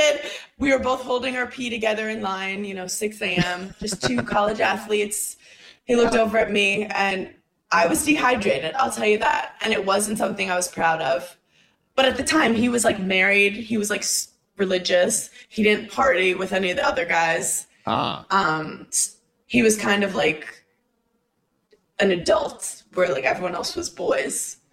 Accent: Brooklyn, New York, United States; because I'm not familiar with hockey guys. I'm from Brooklyn, New York.

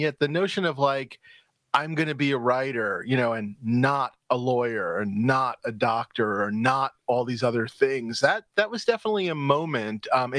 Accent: New York City, New York, United States; I'm from New York City.

